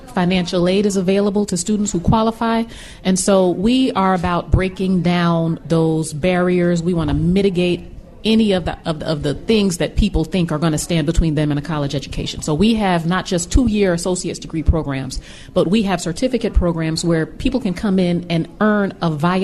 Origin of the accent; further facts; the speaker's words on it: New Jersey, United States; now in Chicago, United States; I am from New Jersey.